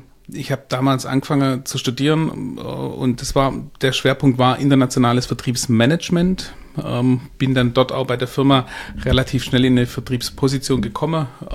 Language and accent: German; Baden-Württemberg, Germany; Also ich komme aus Süddeutschland. Das kann ich auch nur sehr schwer verbergen. Also ich bin nördlich von Heilbronn, also ganz grob Weinsberger Kreuz, nahe an Hohenlohe, aber noch im Landkreis Heilbronn.